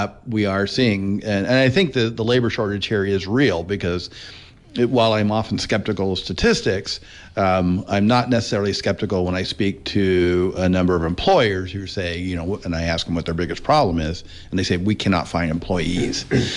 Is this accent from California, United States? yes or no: yes; California, United States; And I grew up in Southern Humboldt.